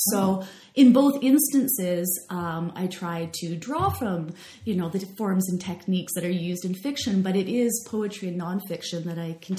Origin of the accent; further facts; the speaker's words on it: Victoria, British Columbia, Canada; And so I had the really good fortune of growing up in Victoria, BC, and the school I was going to is University of Victoria